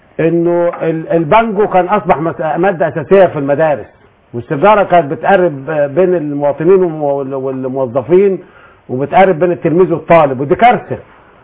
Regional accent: Upper Egypt, Egypt; طبعا انا راجل صعيدي ما كنتش اعرف غير كلمة استحمى او استبح، دلوقتي بقول انا باخد شاور

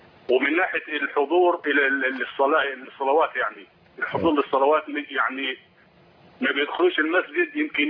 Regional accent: Egypt; now in Qatar; انا شخص عادي من قريه في مصر

